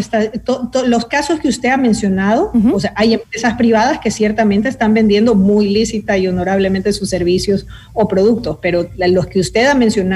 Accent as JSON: {"language": "Spanish", "country": "Ecuador", "said": "Es un compromiso de todos como ecuatorianos"}